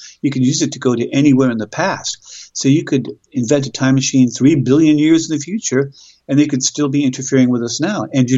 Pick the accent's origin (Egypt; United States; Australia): Australia; This is actually the first I've heard of it, and I'm an Australian citizen.